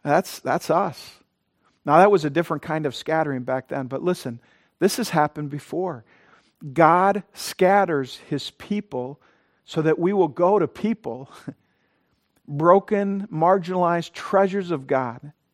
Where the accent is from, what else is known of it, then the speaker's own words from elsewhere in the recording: Coleman, South Dakota, United States; And in our little church of 75 people growing up in Coleman, South Dakota, she was our main missionary, almost our only missionary.